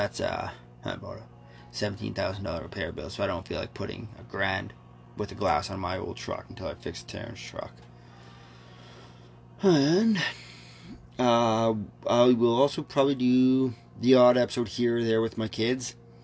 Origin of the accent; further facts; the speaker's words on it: Westlock, Alberta, Canada; also born or lived in Mackenzie, British Columbia; So I was originally from BC. I was born in Mackenzie, BC when I was like 6 months old or so. I think we moved to a small town in Alberta, Westlock. It's north something of Edmonton.